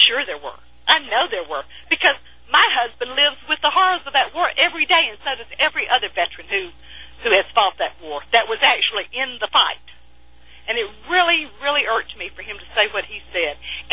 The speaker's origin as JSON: {"language": "English", "region": "Georgia", "country": "United States", "tie": "born or raised there", "said": "What I'm saying is I am from Georgia. I am born and bred from Georgia. And I'm going to tell you, we Georgians who are Democrats are quite upset with Zell Miller."}